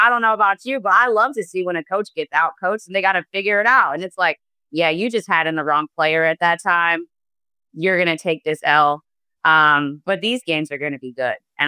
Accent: New Jersey, United States; And I'm from South Jersey

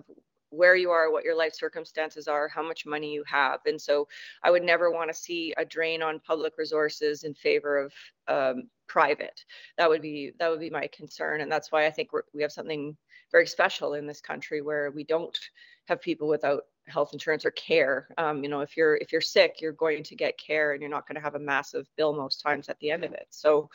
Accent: Canada; But I will say that as a Canadian

